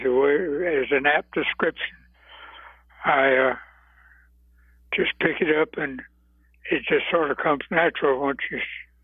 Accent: Chapel Hill, North Carolina, United States; also born or lived in Durham; I grew up in Durham, but the Depression came along when I was about 9 years old, and we moved from Durham to Chapel Hill. So a lot of my growing up was in Chapel Hill.

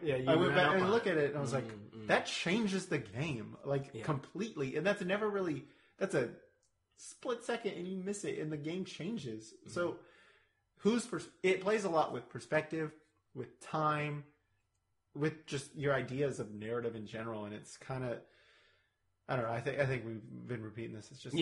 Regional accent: Buffalo, New York, United States; It's my hometown. Like, it's my hometown. They're going to Buffalo.

